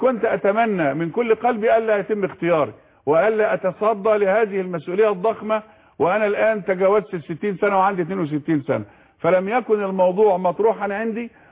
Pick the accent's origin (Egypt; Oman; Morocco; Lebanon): Egypt; واحنا كمصريين عندنا عدد كبير من مواطنينا الاعزاء بيعانوا من حالة الفقر ومن التهميش،